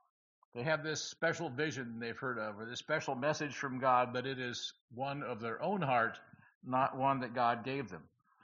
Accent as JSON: {"language": "English", "region": "Illinois", "country": "United States", "tie": "born or raised there", "said": "I grew up in Tornado Alley back in central Illinois, and I remember feeling that and seeing those."}